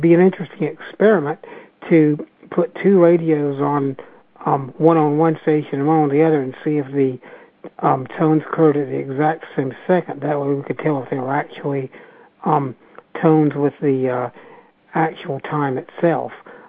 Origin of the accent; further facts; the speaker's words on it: Richmond, Virginia, United States; I'm from Richmond, Virginia